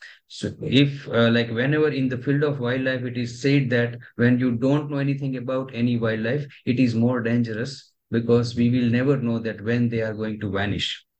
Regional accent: India; English is a second language; if we don't do anything from India as an Indian citizen or as an Indian scientist, then It is possible that world will never know many things about sloth bear

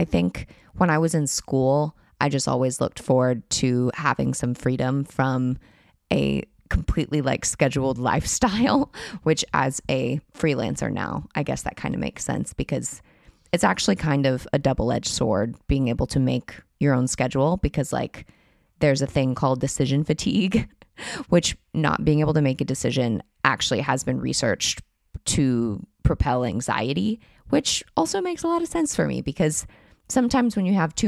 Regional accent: United States; my experience as an American woman

